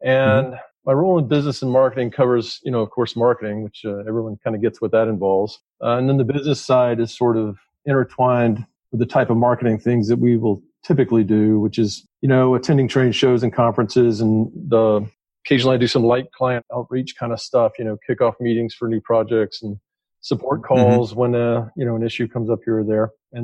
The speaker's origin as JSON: {"language": "English", "town": "Atlanta", "region": "Georgia", "country": "United States", "tie": "born or raised there", "said": "Microsoft, you know, I remember it being around because I grew up in Atlanta"}